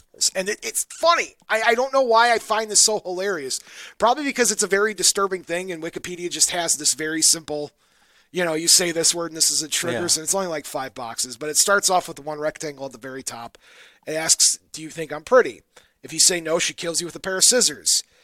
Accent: United States; Also, I'm American.

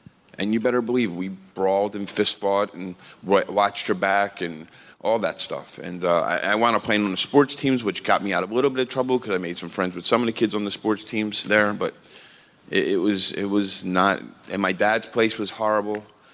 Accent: Philadelphia, Pennsylvania, United States; I'm from South Philadelphia. I was born and raised actually in an all-Irish Catholic neighborhood in a pretty hard little part of Philly.

